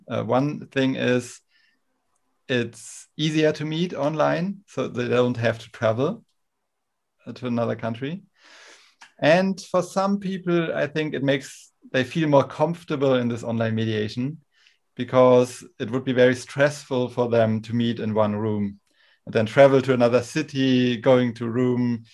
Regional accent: Germany; Growing up in Germany, I went to a German school, so this influenced me in a specific way.

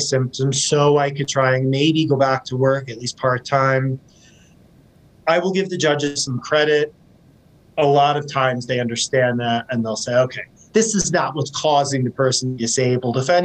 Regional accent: Washington, United States; especially I'm from Washington State. Washington was one of the first states that had cannabis without the need for prescription.

